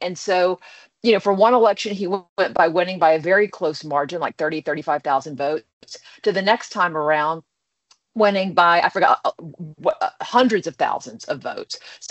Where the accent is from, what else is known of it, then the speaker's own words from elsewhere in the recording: Texas, United States; because I'm originally from Texas